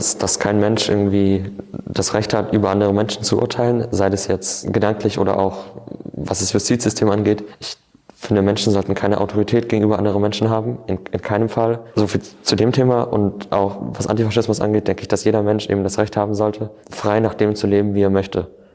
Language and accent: German; Rhineland-Palatinate, Germany; bin 19 Jahre alt und kommen wir so ungefähr aus Rheinland-Pfalz.